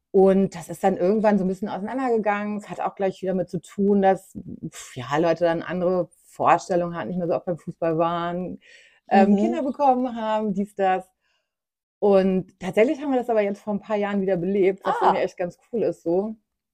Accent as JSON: {"language": "German", "country": "Germany", "lives_now": "Hamburg, Germany", "said": "Ich komme aus einem kleinen Dorf zwischen Hannover und Bielefeld."}